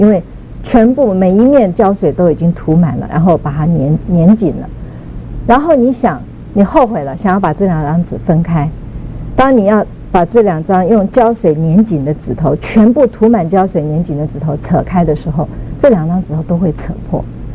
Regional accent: China; 我想对我们中国人来说比较困难，就是母亲跟儿子之间，我们常说母子之间的这个情结。

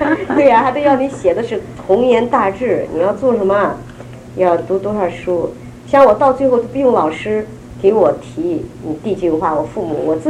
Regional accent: China; 有时候我也生气，我是大陆人，我也生气。

